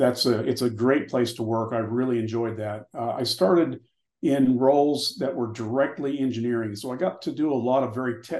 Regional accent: Indiana, United States; So I grew up in Southern Indiana. And as I was growing up, I worked on my uncle's dairy farm and my grandfather's apple orchard.

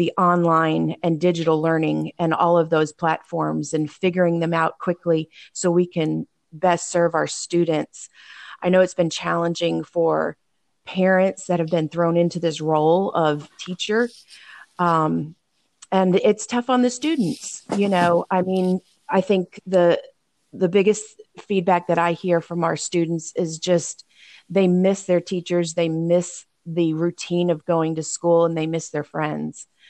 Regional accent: Florida, United States; now in Georgia, United States; I was born and raised in Florida and lived there most of my life, but absolutely love Georgia. So we're excited to be Georgia residents now.

